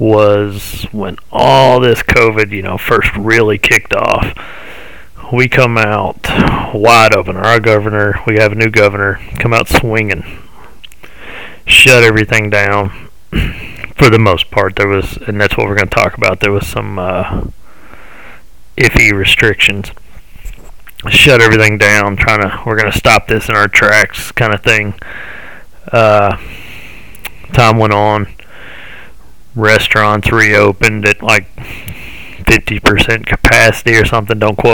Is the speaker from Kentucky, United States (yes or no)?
yes; Kentucky, United States; there's a little bit of events going on in my home state of Kentucky